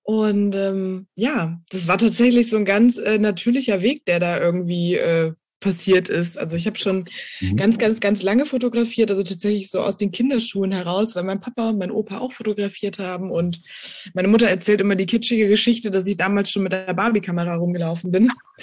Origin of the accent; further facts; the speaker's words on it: North Rhine-Westphalia, Germany; born there; now in Berlin, Germany; Ich komme gebürtig aus Nordrhein-Westfalen, lebe aber jetzt mittlerweile schon fast 9 Jahre in Berlin, da ich hier studiert habe.